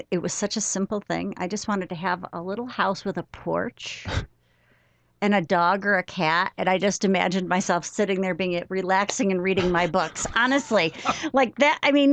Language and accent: English; Buffalo, New York, United States; I am still a very proud Buffalonian. I am absolutely a proud Buffalonian. And I am fortunate that, you know, I have a lot of family there and I still work there quite often